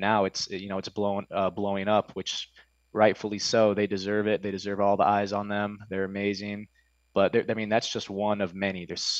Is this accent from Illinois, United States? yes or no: yes; Peoria, Illinois, United States; Yeah, you know, I grew up in Peoria, you know, my whole life. I did move around when I was like in my early 20s. But, you know, I was born and raised here and around Peoria Heights.